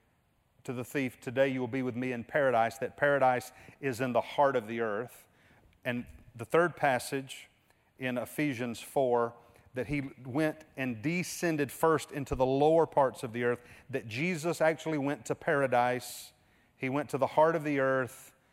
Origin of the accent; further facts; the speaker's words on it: Gloversville, New York, United States; Now, I'm from Gloverville, so everybody chill out. That was no disrespect. That's home. That's where my mom and dad still live. I love Gloverville.